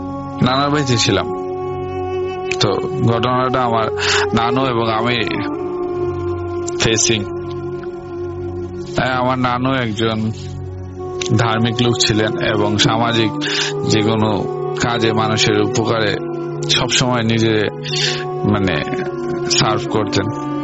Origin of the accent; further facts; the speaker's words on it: Brahmanbaria, Chittagong Division, Bangladesh; now in Malaysia; Malaysia থেকে, আমার গ্রামের বাড়ি ব্রাহ্মণবাড়িয়া।